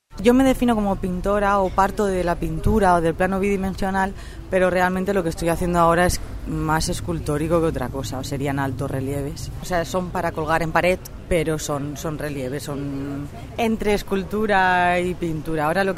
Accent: Pinoso, Valencian Community, Spain; also born or lived in Salamanca; now in Valencia, Spain; artista plástica y visual, soy de Pinoso, Ahora resido en Valencia

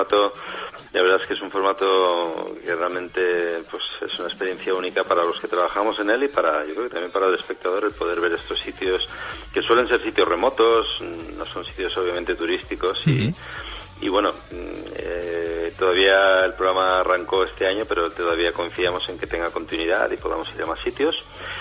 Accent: Valencia, Valencian Community, Spain; ahí nacimos todos, los hermanos, y luego pues ya volvieron aquí, siguen ahí en Valencia y yo voy a Valencia, soy de Valencia y mis raíces son ahí en Valencia.

